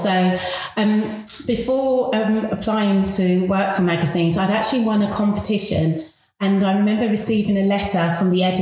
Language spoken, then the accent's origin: English; Wembley, London, United Kingdom; as a young black kid, and I grew up in Wembley, and back in the day, we were the only black people on the whole road.